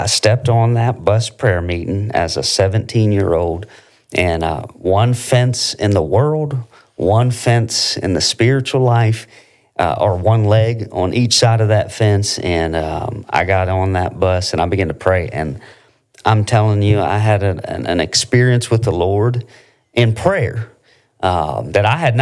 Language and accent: English; Delaware, United States; now in Alabama, United States; I'm a Yankee. I grew up in Delaware, but here I am in Alabama.